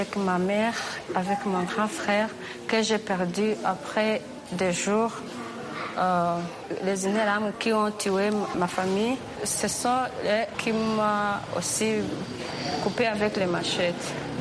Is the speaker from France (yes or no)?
no; Kibuye, Western Province, Rwanda; Nous sommes devenus de Kibuye.